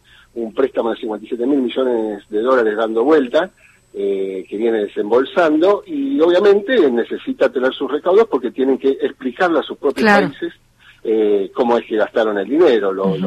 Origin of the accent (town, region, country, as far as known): Argentina